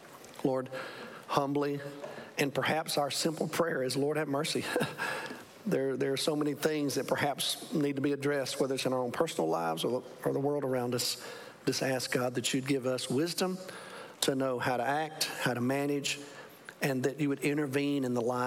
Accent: Alabama, United States; He lives in Montgomery, Alabama, lives in my home state.

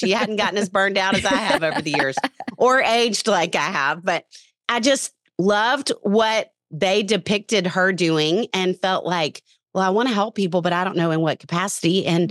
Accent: Little Rock, Arkansas, United States; So I'm from Little Rock, Arkansas, and yeah, just delighted to get to have conversations like this.

